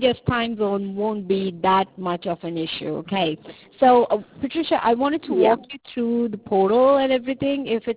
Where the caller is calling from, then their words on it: California, United States; I'm calling you from California.